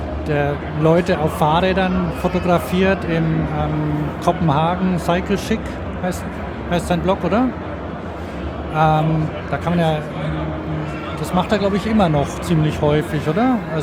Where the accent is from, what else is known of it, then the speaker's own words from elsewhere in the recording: Cologne, North Rhine-Westphalia, Germany; also ich komme aus Köln